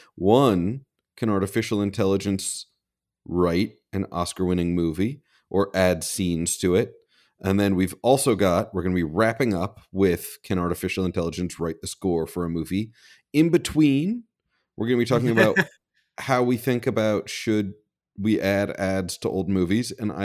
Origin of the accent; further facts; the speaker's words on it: Midwest, United States; I'm from the Midwest.